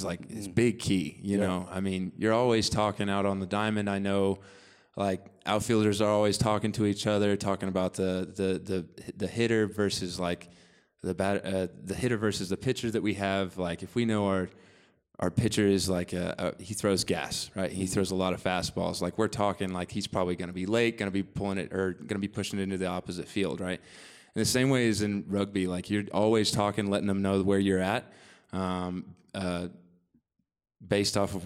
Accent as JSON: {"language": "English", "town": "Bolivar", "region": "Missouri", "country": "United States", "said": "So I'm from Bolivar, Missouri originally, which is the next biggest town close to there is Springfield, which is in the southwest corner of Missouri."}